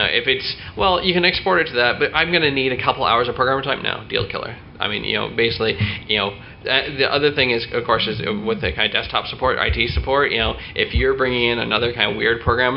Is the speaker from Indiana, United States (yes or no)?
no; Iowa, United States; moved away as an adult; also born or lived in California; I grew up in Iowa. I was working in Eastern Iowa. My first job, I moved over to California.